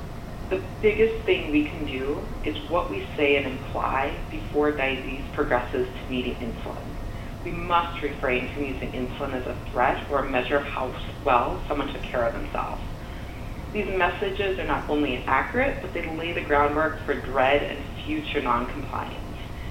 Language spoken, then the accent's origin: English; Nebraska, United States; Well, I grew up in Nebraska, being super involved in 4-H.